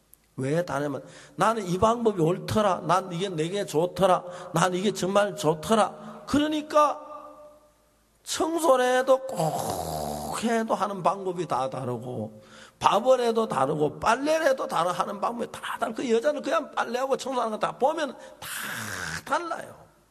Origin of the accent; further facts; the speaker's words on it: South Korea; 우리는 한국 사람이 돼서 그런 거 별 차이 없어.